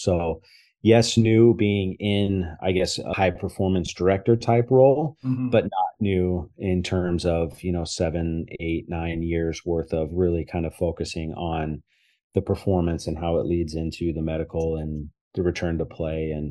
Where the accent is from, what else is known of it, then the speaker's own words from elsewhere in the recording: Boise, Idaho, United States; And then from there, we are from the Pacific Northwest. I'm born and raised in Boise, Idaho.